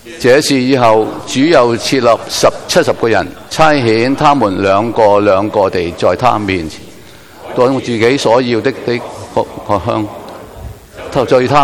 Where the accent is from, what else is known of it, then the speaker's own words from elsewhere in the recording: Guangdong, China; 大家睇到呢啲草莓啊，我哋广东人叫士多啤梨啊